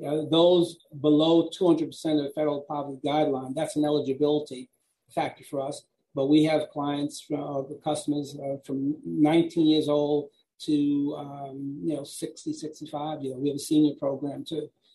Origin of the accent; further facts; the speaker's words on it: New York City, New York, United States; I grew up in New York City, a friend, and I grew up in a working and poor class community in Jamaica, Queens.